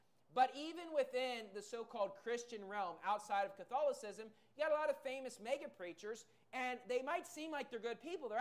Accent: United States; I can tell you when I was growing up in America, when Bill Clinton committed adultery in front of the world, it was the biggest embarrassment you could ever have.

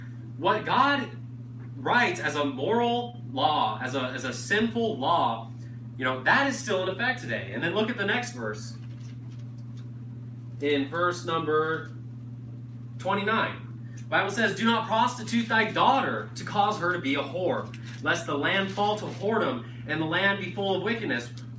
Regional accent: California, United States; born there; I had a friend that I grew up with when I was born in California

